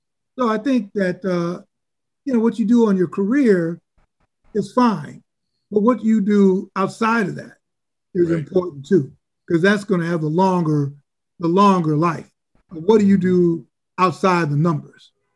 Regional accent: Chicago, Illinois, United States; I grew up in Chicago.

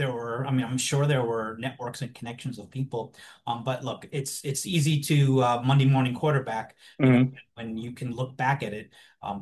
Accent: Queens, New York, United States; I mean, I grew up in Queens. So to me, it made sense that things would be different.

